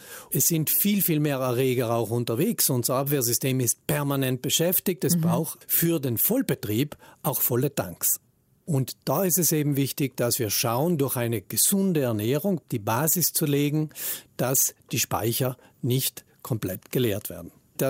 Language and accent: German; South Tyrol, Italy; Bei uns in Südtirol wäre das jetzt natürlich die Kartoffel.